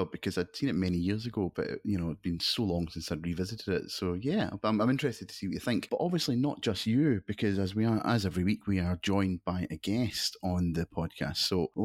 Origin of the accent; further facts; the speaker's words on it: Glasgow, Scotland, United Kingdom; the fact that I'm from Glasgow and, you know, we don't get a lot of sun